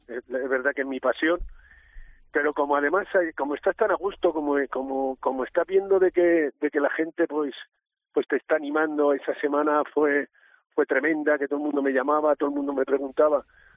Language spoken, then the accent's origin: Spanish; Madrid, Community of Madrid, Spain; probablemente me vuelvo otra vez a mi barrio, a mi Racing Villaverde, que yo soy de Villaverde Bajo.